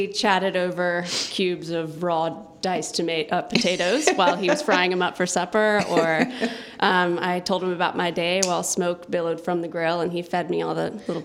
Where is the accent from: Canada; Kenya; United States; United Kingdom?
United States; North Carolina; I grew up in North Carolina, and my mom had one of the hardest jobs in the world